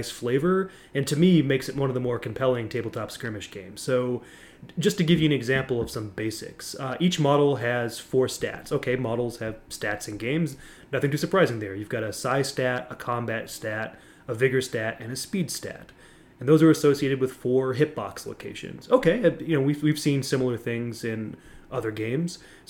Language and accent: English; United States; As an American, let me just say I am horribly offended at this and feel that I need restitution.